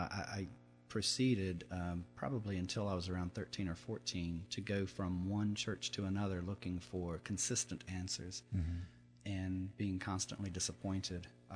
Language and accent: English; the South, United States; Growing up in the South the way I did, you would think that my family would have gone to church all the time